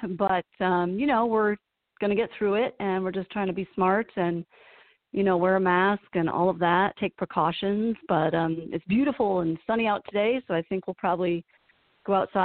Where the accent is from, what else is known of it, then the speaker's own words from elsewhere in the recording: New York, United States; But I'm originally from New York State, and Etsy's based in New York